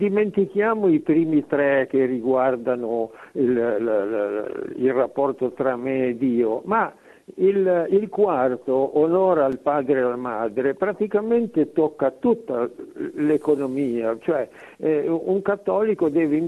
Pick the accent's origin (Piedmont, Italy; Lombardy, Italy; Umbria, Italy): Piedmont, Italy; Turin; da Torino, sono da Torino